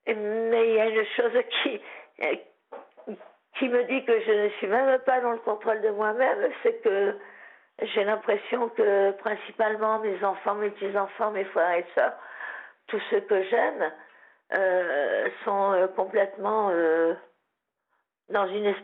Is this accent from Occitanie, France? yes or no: yes; Occitanie, France; je suis de l'Occitanie, du sud-ouest.